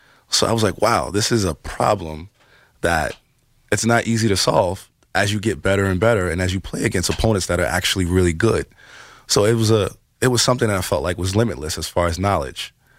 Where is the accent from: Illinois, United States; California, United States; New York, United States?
New York, United States; Bronx; So, you know, when we tell people we're from the Bronx, when we tell people we're from the, you know, a really rough neighborhood, and we tell people we're chess instructors